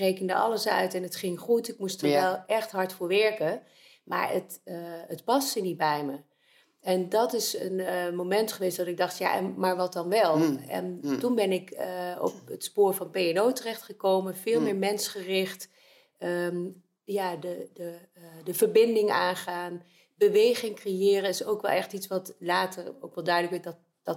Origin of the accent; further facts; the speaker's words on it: Uden, North Brabant, Netherlands; also born or lived in Utrecht / Nijmegen; Heb lang in Brabant gewoond, in Uden. Ben opgegroeid daar. Ik ben daarna naar Den Bosch gegaan. Lange tijd in Nijmegen gewoond en inmiddels alweer 10 jaar in Bemmel.